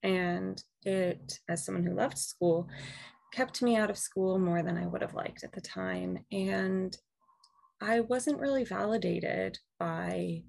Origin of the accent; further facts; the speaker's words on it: Pennsylvania, United States; I'm from Western Pennsylvania and I went to Kentucky for school.